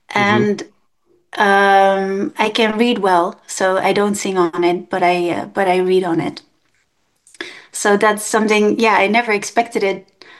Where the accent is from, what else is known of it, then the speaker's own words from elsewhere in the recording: Amsterdam, North Holland, Netherlands; English is a second language; I am Dutch. I was born in Amsterdam, and I have very little talent for music